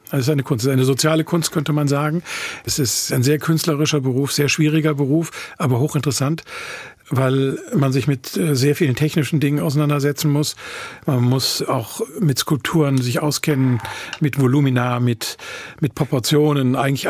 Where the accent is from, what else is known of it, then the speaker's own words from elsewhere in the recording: Düsseldorf, North Rhine-Westphalia, Germany; Ich bin in Düsseldorf-Jong.